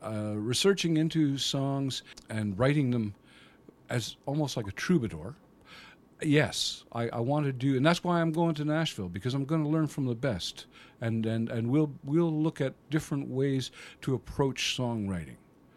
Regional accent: Canada; moved away as an adult; now in United Kingdom; I'm a Canadian, born and bred. I came over to the UK in 1991.

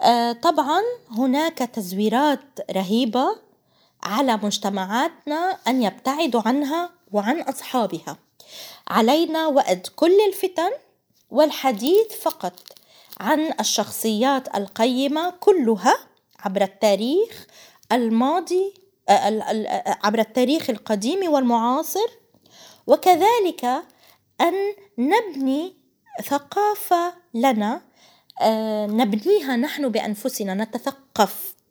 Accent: Palestine; فهناك من حاول أن يدخل إلينا وإلى بلدنا فلسطين نعرات وأمور لا تصح تماما

